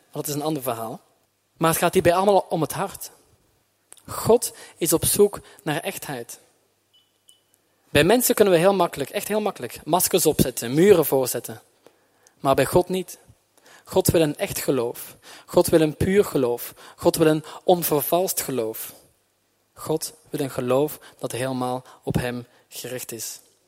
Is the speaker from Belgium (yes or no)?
yes; Belgium; ik ben opgegroeid in België, in een christelijk gezin.